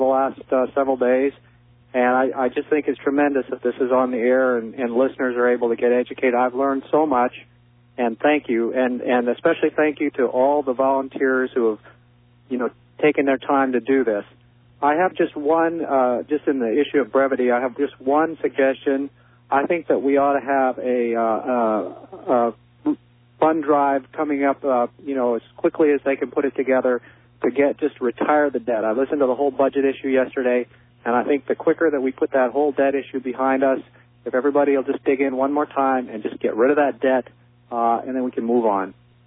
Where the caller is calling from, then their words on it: Redwood City, California, United States; I'm calling from Redwood City.